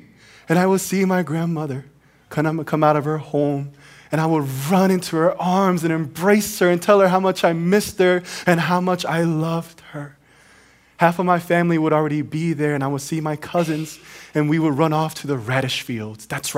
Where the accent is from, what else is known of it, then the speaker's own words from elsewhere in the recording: South Korea; As a kid growing up in Korea, I would go visit my grandparents on my father's side every Lunar New Year.